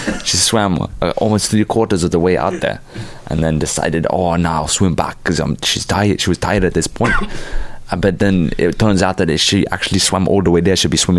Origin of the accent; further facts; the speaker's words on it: Sydney, New South Wales, Australia; I'm actually a local musician from Sydney.